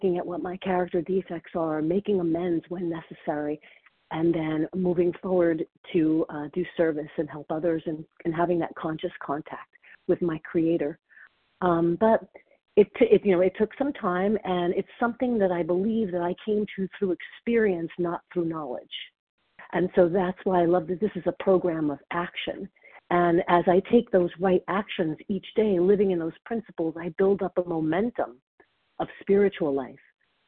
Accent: Montclair, New Jersey, United States; I'm from Montclair, New Jersey.

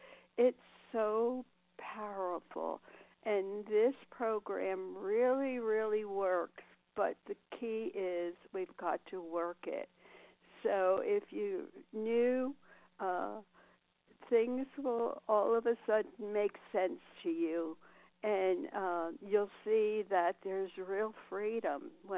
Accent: Nevada, United States; I'm from Nevada, recovered by the grace of God.

